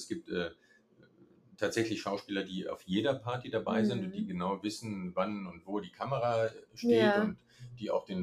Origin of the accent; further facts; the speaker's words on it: East Germany, Germany; ich bin damals in der DDR groß geworden